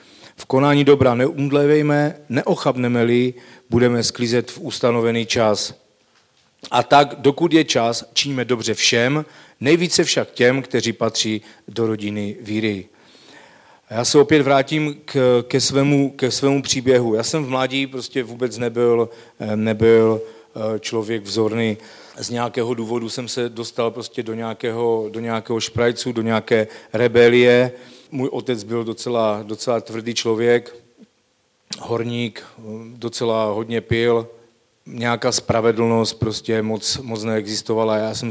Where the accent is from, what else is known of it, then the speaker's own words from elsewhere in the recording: Havířov, Moravian-Silesian Region, Czechia; pocházím z Havířova. Někdy v roce 97 jsem uvěřil v Havířovském sboru.